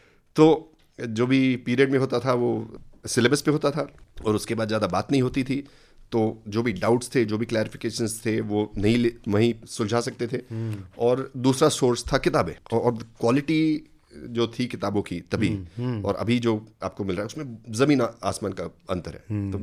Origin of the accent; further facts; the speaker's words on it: Pune, Maharashtra, India; born there; मेरी पैदाइश पुणे में हुई है